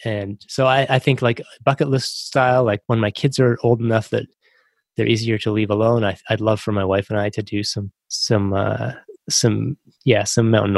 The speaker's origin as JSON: {"language": "English", "country": "Canada", "tie": "born or raised there", "said": "growing up in Canada, I guess it's always been part of my sort of, you know, national psyche."}